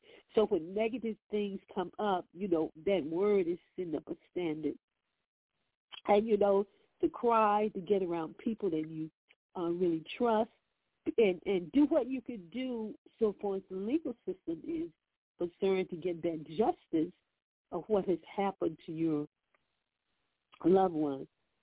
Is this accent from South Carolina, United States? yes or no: yes; Chester, South Carolina, United States; Okay, I'm from Chester, South Carolina.